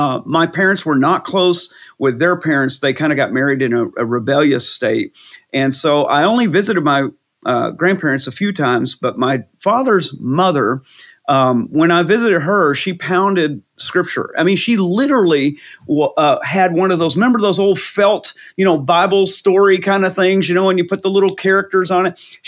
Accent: Texas, United States; So I grew up in Texas, did not grow up in church. My family was not a church family.

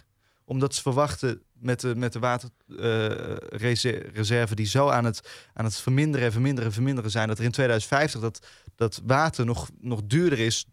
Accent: Eindhoven, North Brabant, Netherlands; Ik ben Eindhovenaar, dan moet je een beetje een hekel hebben.

